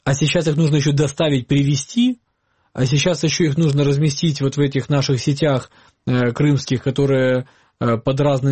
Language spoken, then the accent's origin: Russian; Crimea, Ukraine; Я, как крымчанин, на все лето практически свою семью всегда отправлял отдыхать в Карпаты.